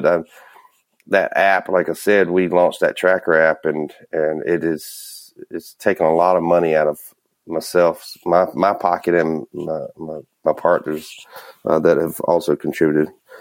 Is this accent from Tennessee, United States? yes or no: no; Minnesota, United States; Here I am from Minnesota. I rode around and I had no problem finding gates with no one parked there.